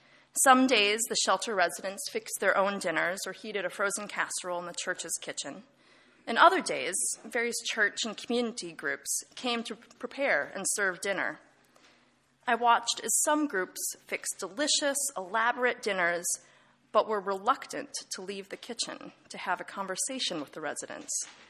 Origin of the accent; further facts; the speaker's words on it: Madison, Wisconsin, United States; born there; I was born in Madison, Wisconsin, and baptized as a baby at a tiny rural Lutheran church